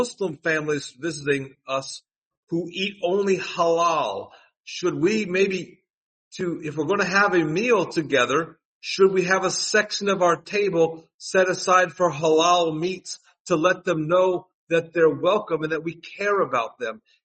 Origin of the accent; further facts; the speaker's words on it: United States; because we Americans are like, well, I'm an American, I don't have to do anything anybody tells me to do.